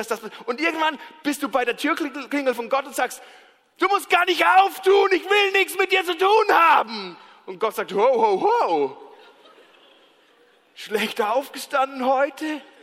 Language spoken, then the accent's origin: German; Switzerland; Ja, ich weiß nicht, ich bin Schweizer, ich darf alles.